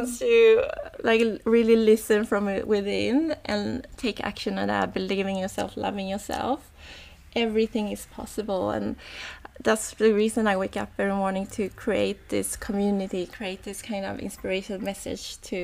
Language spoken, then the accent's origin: English; Sweden; I was born and raised in Sweden by my parents who immigrated from Vietnam.